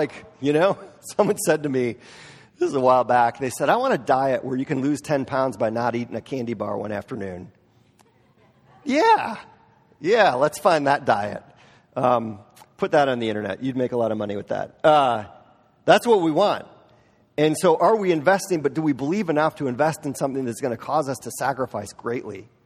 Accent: Wisconsin, United States; I grew up in Wisconsin, in rural Wisconsin. My best friend in grade school lived on a dairy farm

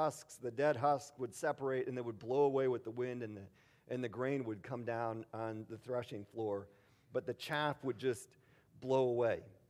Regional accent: Milwaukee, Wisconsin, United States; I'm from Milwaukee originally. The Milwaukee Brewers have not been to the World Series since I was 11.

